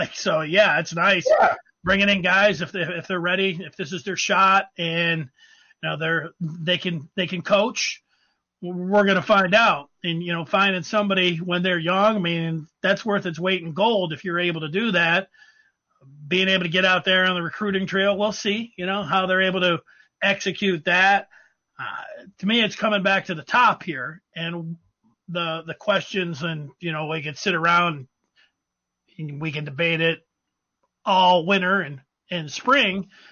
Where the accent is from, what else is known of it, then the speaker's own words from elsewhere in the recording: Detroit, Michigan, United States; I was a Lions fan. I grew up in Detroit, you know, and so of course I'm a Lions fan.